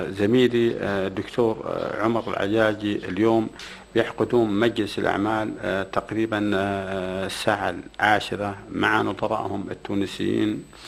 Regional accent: Saudi Arabia; اليوم عندنا في السعودية هيئة عامة للمنشآت المتوسطة الصغيرة

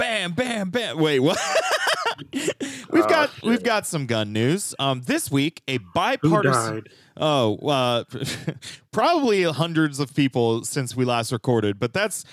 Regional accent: Chicago, Illinois, United States; accent: Chicago; Chicago's got, you know, like my accent's coming in real thick right now.

